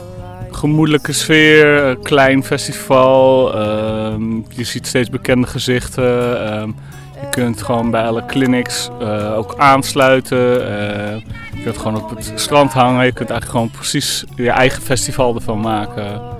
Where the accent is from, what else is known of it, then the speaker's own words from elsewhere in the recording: Amsterdam, North Holland, Netherlands; Amsterdam.